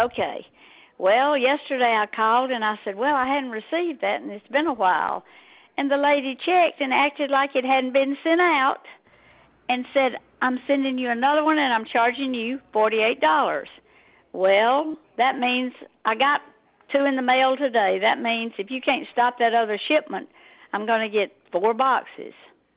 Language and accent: English; Newton, Mississippi, United States; And I'm from Newton, Mississippi.